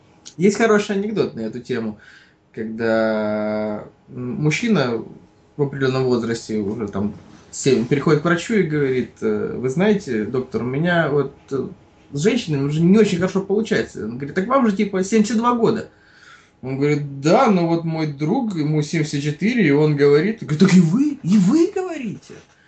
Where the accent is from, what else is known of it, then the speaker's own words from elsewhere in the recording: Odesa, Odesa Oblast, Ukraine; В Одессе, я стопроцентный одессит.